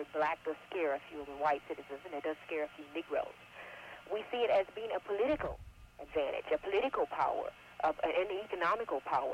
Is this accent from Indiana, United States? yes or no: yes; Indianapolis, Indiana, United States; I come from a very conservative black community. I come from Indianapolis.